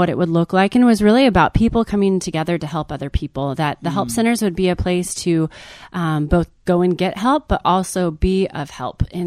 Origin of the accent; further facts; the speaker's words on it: Newport, Oregon, United States; I grew up here in Lincoln County, went to high school in Newport.